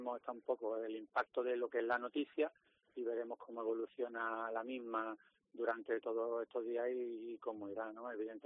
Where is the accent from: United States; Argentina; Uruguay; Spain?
Spain; Málaga, Andalusia; pues como aficionado, como amante de este deporte, como malagueño